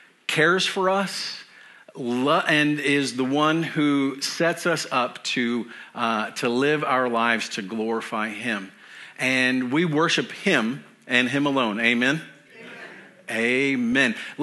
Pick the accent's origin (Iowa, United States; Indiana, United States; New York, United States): Iowa, United States; They're going to get worse as the day goes on, but you know what? We're from Iowa. We can handle it.